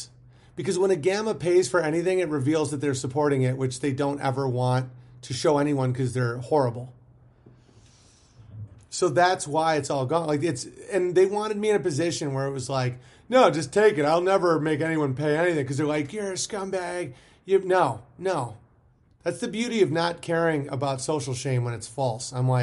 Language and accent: English; New York, United States; Guys, I'm such a New Yorker. I know I'm like very comfortable with rural living. I'm not from the city. I'm from like a small town, but like I'm aggressive.